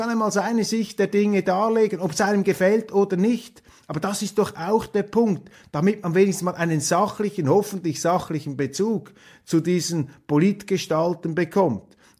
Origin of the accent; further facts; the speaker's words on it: Switzerland; Als Schweizer muss man sich ja immer etwas zurückhalten